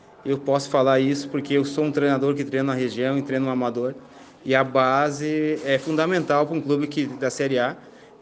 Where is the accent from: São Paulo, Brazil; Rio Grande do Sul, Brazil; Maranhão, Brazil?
Maranhão, Brazil; São Luís; moved away as an adult; Voltar para minha casa, trabalhar perto da minha família. E me sinto até emocionado, porque eu saí de São Luís em 2006